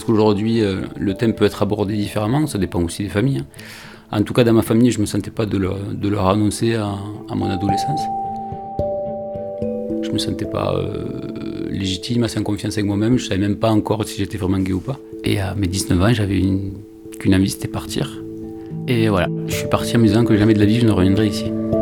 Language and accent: French; Labastide-Rouairoux, Occitanie, France; j'ai grandi à Lavastide-Rouerroux, donc tout petit village du bout du Tarn. Je crois que c'était un village de 1000-1200 habitants à l'époque. Et je suis né dans une famille d'ouvriers